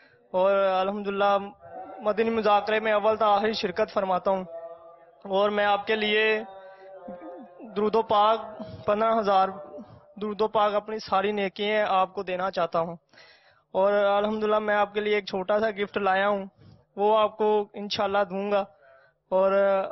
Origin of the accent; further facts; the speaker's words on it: Lahore, Punjab, Pakistan; میں لاہور سے آیا ہوں